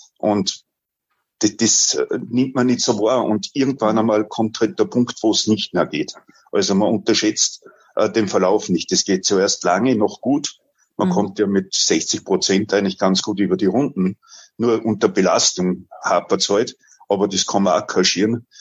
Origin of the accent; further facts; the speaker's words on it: Salzburg, Austria; ich muss sagen, ich bin eine Salzburger